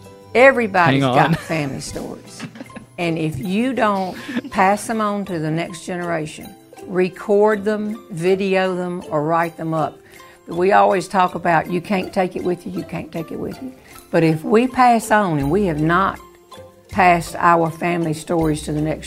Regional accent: North Carolina, United States; Well, I'm from the South. Can you tell? I grew up in North Carolina. My people were from Alabama.

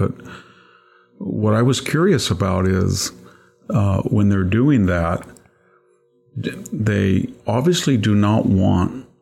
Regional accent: United States; it's very sad as an American to say that Airbus is pulling ahead of Boeing

